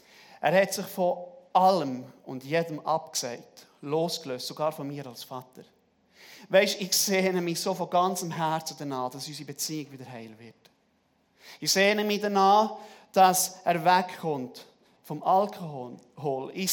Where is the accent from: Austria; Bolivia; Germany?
Bolivia; also born or lived in Peru; Selber habe ich ganz viele Jahre in Südamerika gelebt. Ich bin in Bolivien aufgewachsen. Habe mit meiner Familie in Bolivien und Peru als Bibelschullehrer gearbeitet. Wir sind jetzt seit 2018 wieder zurück.